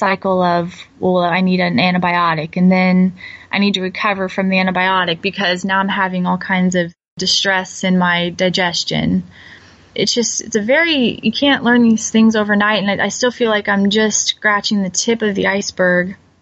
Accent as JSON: {"language": "English", "region": "Missouri", "country": "United States", "tie": "born or raised there", "also_born_or_lived": "Montana", "said": "So I claim Southeast Missouri as my home. I was born in Montana. My dad was in the Air Force until I was about 5 years old, but then we made our way back here because my grandparents live here on both sides of the family."}